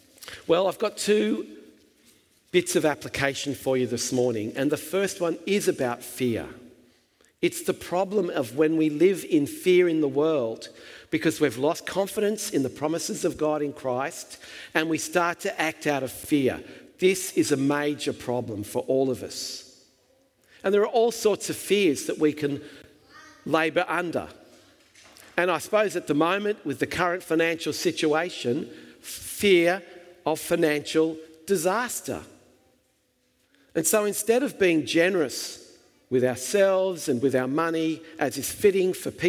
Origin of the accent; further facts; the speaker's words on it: Albury, New South Wales, Australia; I grew up in Albury and I went to Albury Primary School, Albury Public School.